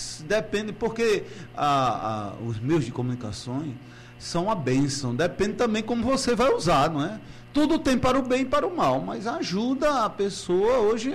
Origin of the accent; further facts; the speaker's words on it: Rio Grande do Norte, Brazil; now in Juazeiro, Brazil; Eu sou natural do Rio Grande do Norte, mas faz 32 anos que eu estou aqui na Diocese de Juazeiro.